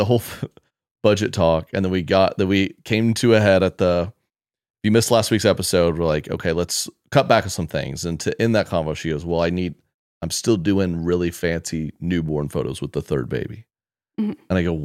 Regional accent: Oklahoma, United States; I come from Oklahoma. The streets, bro. The trenches. I come from the trenches.

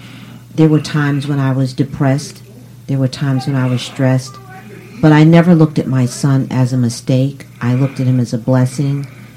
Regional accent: New Haven, Connecticut, United States; Yes, I grew up in New Haven, one of six children. Grew up in New Hallville on Division Street, and had a very, very nice upbringing.

